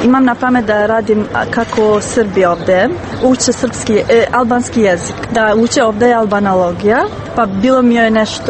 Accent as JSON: {"language": "Serbian", "town": "Pristina", "region": "Pristina District", "country": "Kosovo", "second_language": "Serbian", "lives_now": "Belgrade, Serbia", "said": "ja sam došla iz Prištine u Blic"}